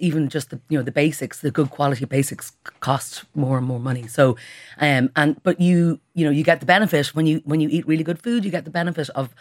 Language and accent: English; Ireland; we've as Irish people, we've kind of fallen in love with food.